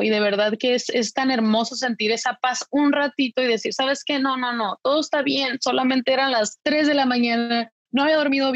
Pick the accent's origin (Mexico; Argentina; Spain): Mexico; en México, de donde yo soy, o en Latinoamérica en sí